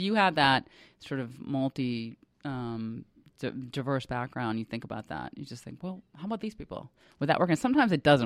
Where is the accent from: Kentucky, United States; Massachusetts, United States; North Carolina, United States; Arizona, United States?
Massachusetts, United States; Boston; for example, I'm from Boston, actually